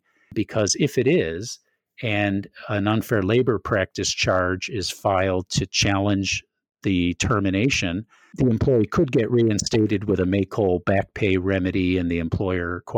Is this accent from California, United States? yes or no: no; Wisconsin, United States; Louisiana, Washington, and Madison, Wisconsin, close to my hometown here.